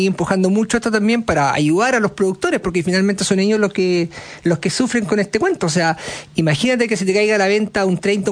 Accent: Chile; nosotros como chilenos, como consumidores

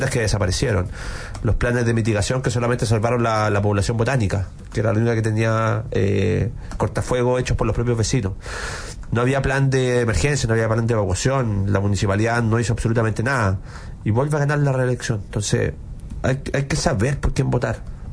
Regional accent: Quilpué, Valparaíso, Chile; born there; el límite con Quilpué, lo conozco bastante bien porque es donde yo nací.

